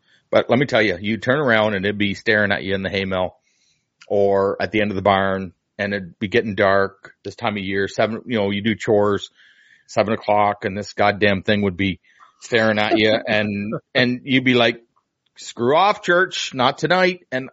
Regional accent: Wolfe Island, Ontario, Canada; I grew up on Wolf Island, which is near Kingston, Ontario. We grew up on a farm.

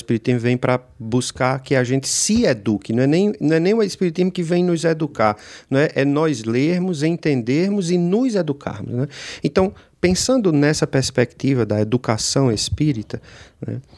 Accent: Brazil; moved away; Meu pai, eu nasci no Brasil, me criei no Brasil, jamais imaginei que viria para cá

